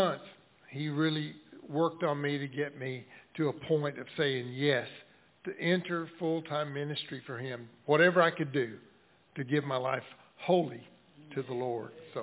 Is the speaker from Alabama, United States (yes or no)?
yes; Cullman, Alabama, United States; born there; But I was born in Cullman, Alabama, was an average, normal kind of teenage boy, and didn't go to church much.